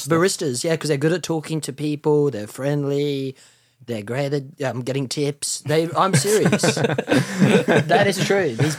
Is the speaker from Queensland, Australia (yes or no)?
yes; Queensland, Australia; I'm from Queensland.